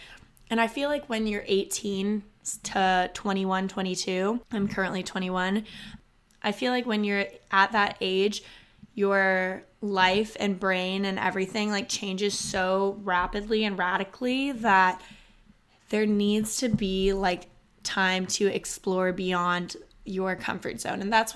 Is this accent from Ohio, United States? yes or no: no; Austin, Texas, United States; I'm from Austin, Texas. That's where this college is based, obviously, UT Austin.